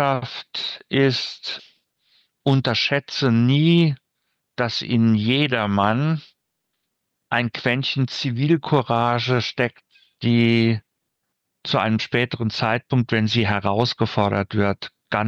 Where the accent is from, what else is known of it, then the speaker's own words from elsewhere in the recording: Rhineland-Palatinate, Germany; Und es ist eine Rückschau auf mein Dorf tatsächlich, in der Pfalz, wo ich groß geworden bin.